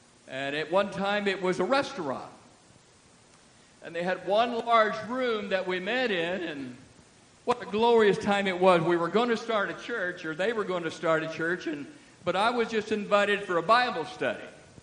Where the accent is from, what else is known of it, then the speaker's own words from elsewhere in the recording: Woodville, United States; I grew up in Woodville in the Pentecost Church of God. And when my mother took us to church, I must have been about 3 years of age.